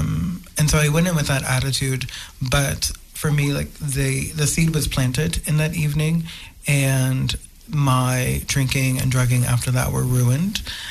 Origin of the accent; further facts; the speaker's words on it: New Orleans, Louisiana, United States; And So I grew up in New Orleans. I come from a long line of alcoholics and drug addicts.